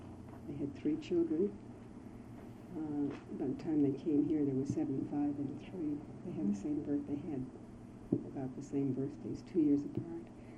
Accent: Brooklyn, New York, United States; moved away as an adult; also born or lived in Perrineville; now in Pittsburgh, United States; And I was brought up in Brooklyn, New York, where I lived until I married, and Paul and I came to Pittsburgh.

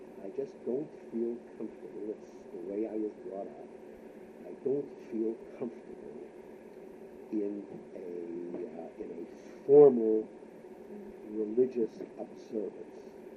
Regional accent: Detroit, Michigan, United States; I grew up in Detroit, but never affiliated with it.

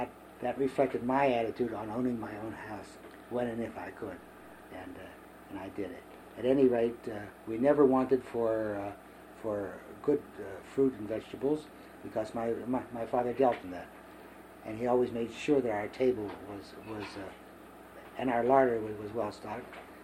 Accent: Pittsburgh, Pennsylvania, United States; born there; I was born here in Pittsburgh on 1935 Webster Avenue in the Hill District.

